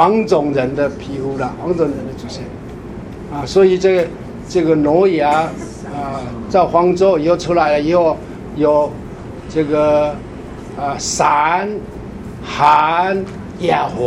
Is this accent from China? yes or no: yes; China; 对我们中国人呢、啊。啊，很友善呢